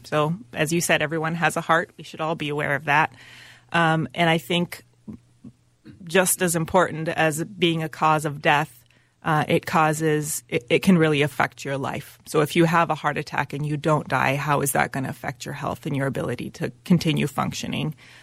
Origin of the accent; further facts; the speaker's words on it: Minnesota, United States; Well, I'm from Minnesota, and I did my training at the University of Minnesota.